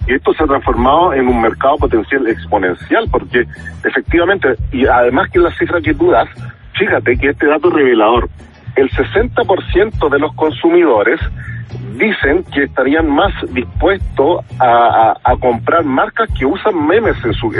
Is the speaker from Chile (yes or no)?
yes; Chile; porque pucha que somos rápidos los chilenos con los memes